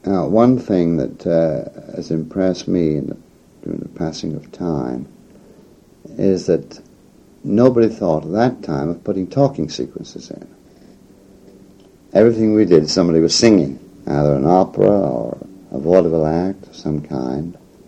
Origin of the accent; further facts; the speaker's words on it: United Kingdom; accent: English; He would imitate what remained of my English accent once in a while.